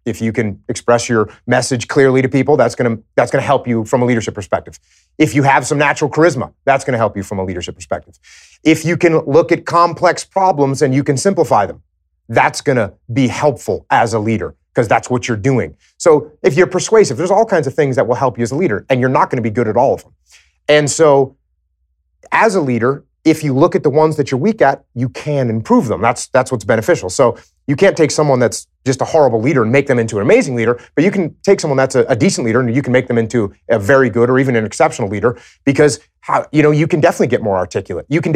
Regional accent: United States; I love the idea of it, but at the same time, as an American, I don't like the idea of mandating that people do something that they don't want to do.

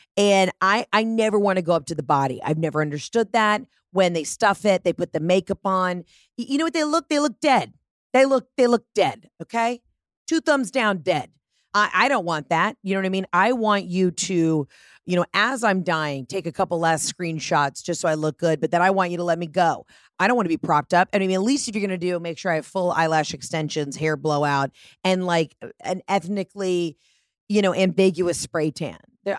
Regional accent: Georgia, United States; maybe a peach tree because I'm from Georgia.

